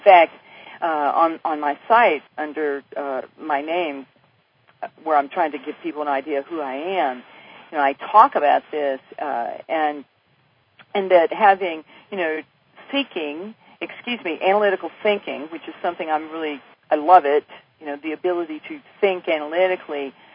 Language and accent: English; New Orleans, Louisiana, United States; I'm from the Gulf South. I am from New Orleans, folks.